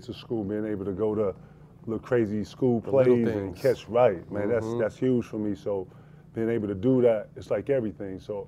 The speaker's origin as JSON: {"language": "English", "region": "South Carolina", "country": "United States", "said": "You know, I'm from South Carolina, for everybody who don't know."}